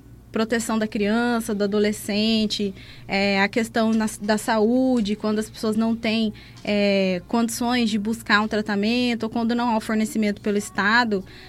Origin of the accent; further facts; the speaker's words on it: Cuiabá, Mato Grosso, Brazil; also born or lived in Cáceres / Tangará da Serra; Sou mato-grossense, nascida e criada em Cuiabá. Morei em Cáceres também, sou egressa da UNEMAT, Universidade do Estado de Mato Grosso, estudei em Cáceres, morei muitos anos em Cáceres, já morei em Tangará da Serra também.